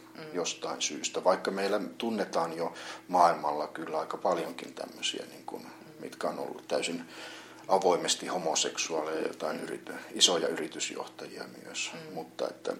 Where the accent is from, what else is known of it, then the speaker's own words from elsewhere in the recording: Jyväskylä, Central Finland, Finland; jyväskyläläisyys, olen syntynyt Jyväskylässä, mitä se mulle ja asunut täällä koko ikäni, mitä se mulle merkitsee. Toisaalta sitten mä olen mies, akateemisesti koulutettu, tietyn ikäinen, eli keski-ikä